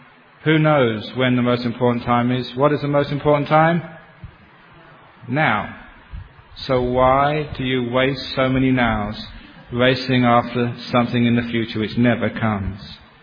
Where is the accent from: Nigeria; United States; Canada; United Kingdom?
United Kingdom; London; When I was growing up in London